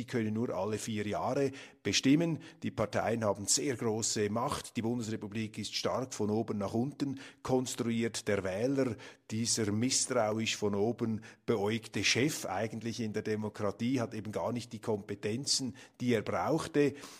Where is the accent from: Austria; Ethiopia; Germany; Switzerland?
Switzerland; Das fällt einem als Schweizer vielleicht stärker auf als den Deutschen